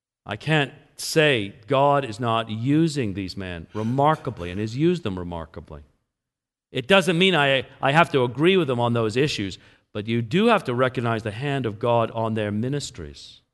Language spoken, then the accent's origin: English; England, United Kingdom; moved away; When I was growing up in England, we would do this.